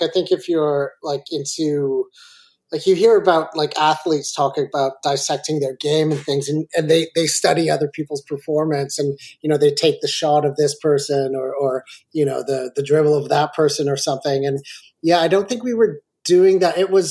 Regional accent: Belleville, Ontario, Canada; also born or lived in Torquay, England; I was born in England. I was born in Torquay, and I moved to the Belleville area probably 1980. So I was about four at that time.

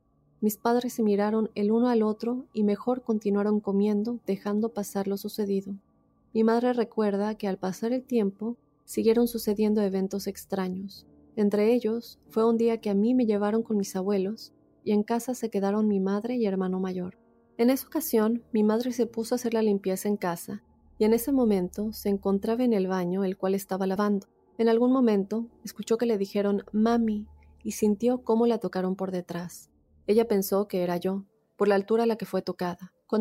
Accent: Monterrey, Nuevo León, Mexico; soy de Monterrey, Nuevo León.

